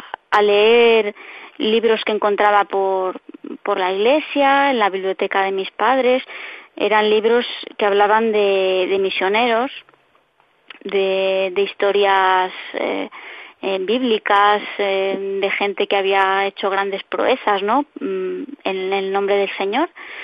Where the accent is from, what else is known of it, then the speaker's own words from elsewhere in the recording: Barcelona, Catalonia, Spain; now in Palencia, Spain; Vivimos actualmente en Palencia, uh-huh. en Castilla y León, aunque somos de Barcelona.